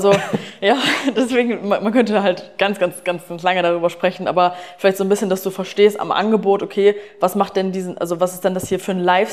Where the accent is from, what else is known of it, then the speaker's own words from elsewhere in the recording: Germany; zum Beispiel wir kommen so aus Deutschland, aus einer Kleinstadt, da gab es nichts.